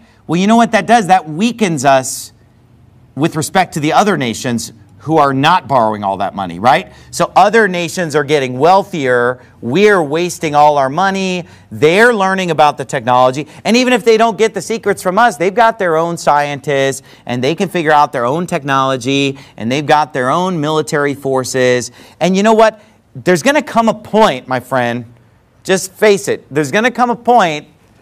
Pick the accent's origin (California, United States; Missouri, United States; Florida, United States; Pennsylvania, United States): California, United States; Nothing against California. I'm from California.